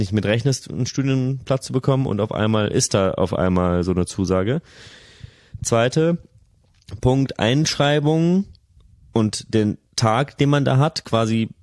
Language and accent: German; North Rhine-Westphalia, Germany; wir sind rheinische Jungs, wir kommen so aus der Kölner, Bonner Region, sind größere Städte gewohnt